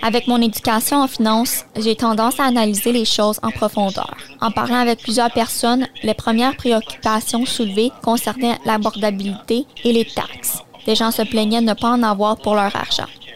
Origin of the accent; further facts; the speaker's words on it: Ottawa, Ontario, Canada; Je suis né à Ottawa et j'y ai toujours vécu.